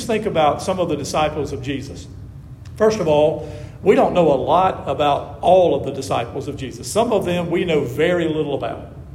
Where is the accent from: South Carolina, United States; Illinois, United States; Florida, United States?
South Carolina, United States; Camden; But I grew up in my hometown, not very far from here, right down the road between here and Columbia, a little town of Camden.